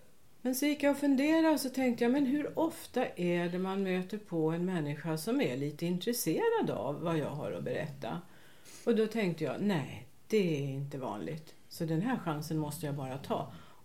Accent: Stockholm, Stockholm County, Sweden; Nej, men då har vi ju nästan varit grannar, för jag är uppvuxen på

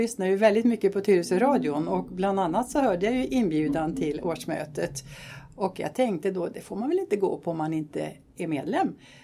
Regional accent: Brunskog, Värmland, Sweden; accent: Värmland dialect; moved away; Jag är då en värmlänning i försingringen och det hörs väl på min dialekt.

